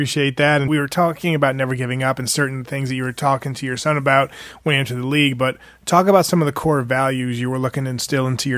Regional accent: Buffalo, New York, United States; Of course, you know, growing up in Buffalo, my mom, God rest her soul, and of course, my family are big Bills fans.

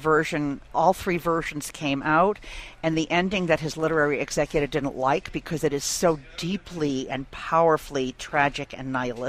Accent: Massachusetts, United States; libraries like the Concord Public Library in my home state of Massachusetts banned it

